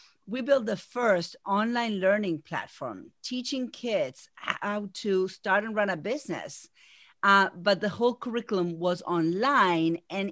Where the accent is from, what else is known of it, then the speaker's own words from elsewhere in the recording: Buenos Aires, Argentina; moved away as an adult; now in United States; I moved from Buenos Aires, which is a city, to south of Boston in a beautiful area by the coast.